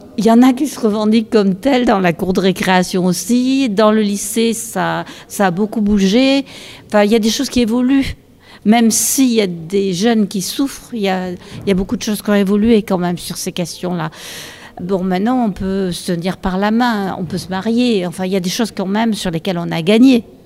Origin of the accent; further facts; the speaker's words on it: Bordeaux, Nouvelle-Aquitaine, France; moi je suis de Bordeaux, hein.